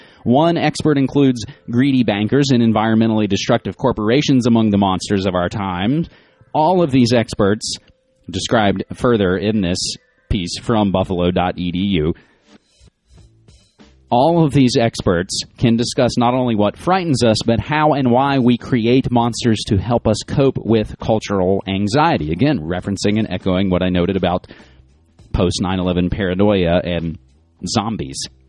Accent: West Virginia, United States; I believe that echoes what I just referenced before about my home state of West Virginia.

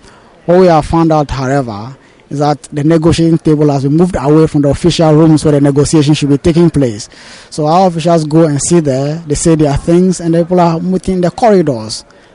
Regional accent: Ghana; I come from Ghana.

